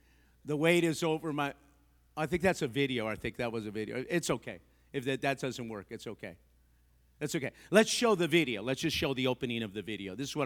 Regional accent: Los Angeles, California, United States; I grew up in Montevideo, that's tip East L.A.

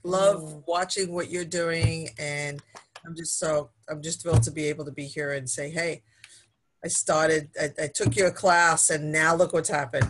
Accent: Brooklyn, New York, United States; I've been a mind, body, and soul person my whole entire life, even though I grew up in Brooklyn. So I was like a street gal.

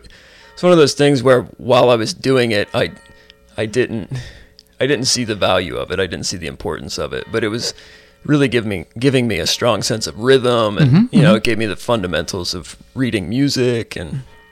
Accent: Dubois, Pennsylvania, United States; I was born in Dubois, Pennsylvania, which is about 2 hours northeast of Pittsburgh. It's at the foot of the Allegheny National Forest. It's very rural. Grew up in the woods, played in the woods.

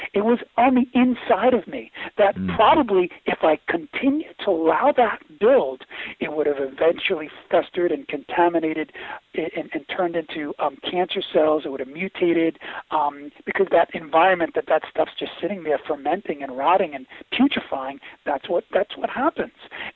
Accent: Queens, New York, United States; I mean, I'm a kid from Queens, New York originally, right?

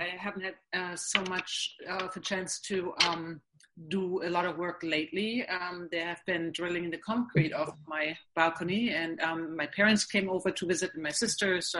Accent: Germany; now in New York, United States; I live in New York and I'm originally from Germany, but I've been here for many, many years.

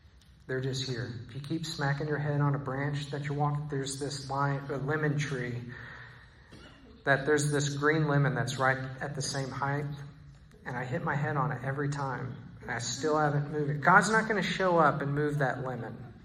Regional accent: Texas, United States; now in Israel; And I'm from Texas. And so most of my friends and family in Texas think I'm right.

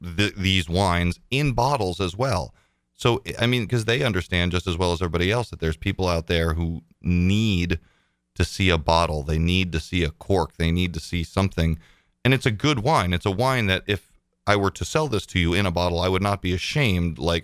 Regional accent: United States; I'm an American. I want that.

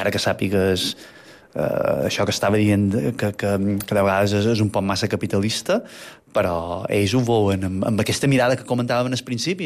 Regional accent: Bunyola, Balearic Islands, Spain; I a Bunyola, que és el meu poble

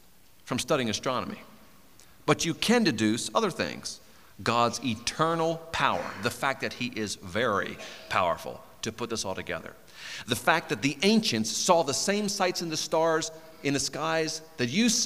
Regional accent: Maryland, United States; I grew up in Maryland, and in Maryland we eat a lot of crabs.

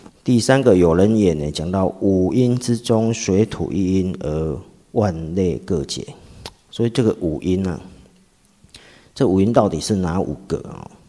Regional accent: Taiwan; 像我们台湾人，我们还要分这个南部北部的，对不对？

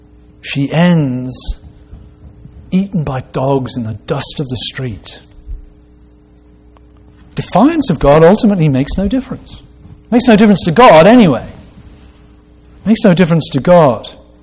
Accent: England, United Kingdom; If you go to my home country of England

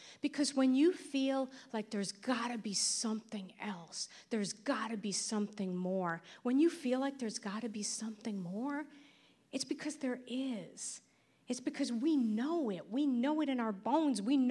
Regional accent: Brooklyn, New York, United States; And I grew up in Brooklyn, New York. Yay, Brooklyn, before it was cool. I grew up in Brooklyn. My family was Orthodox Jewish.

